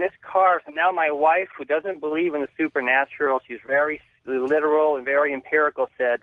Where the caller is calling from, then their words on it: Chatsworth, California, United States; I'm calling from Chatsworth, California.